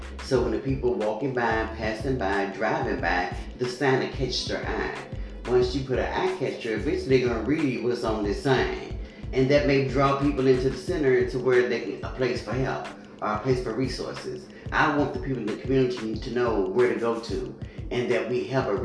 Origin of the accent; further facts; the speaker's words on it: Louisville, Kentucky, United States; now in Covington, United States; Louisville, Kentucky.